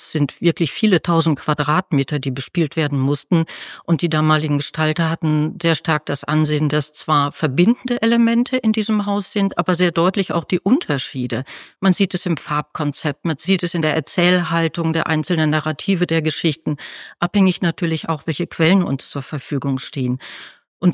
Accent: Trendelburg, Hesse, Germany; born there; Ja, ich bin ein Nordhessen-Pflänzchen, kann man so sagen. Ich bin in Deisel geboren, Trendelburg-Deisel, was hier im Landkreis Kassel liegt, nahe bei Hofgeismar.

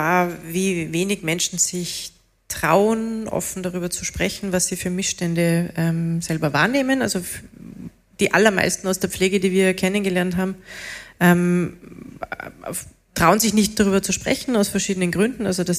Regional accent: Salzburg, Austria; ich bin Salzburgerin

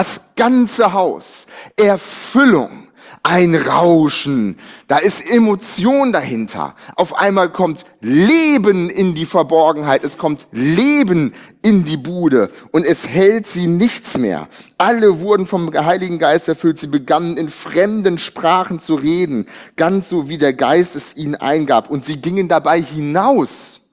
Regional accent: Northern Germany, Germany; Etwas, was wir übrigens auch als Norddeutsche sehr schwer nachvollziehen.

